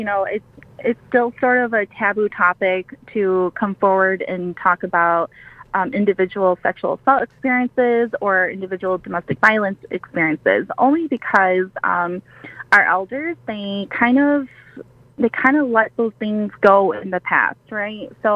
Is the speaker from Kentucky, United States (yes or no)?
no; Wausau, Wisconsin, United States; But I was born here. I'm the youngest in the family, and I was the only one that was born here. I'm originally from Wausau.